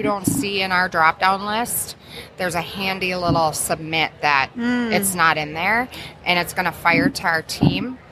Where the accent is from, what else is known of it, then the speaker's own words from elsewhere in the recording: Wisconsin, United States; I'm from Wisconsin, so you have to have your Coggins at every event.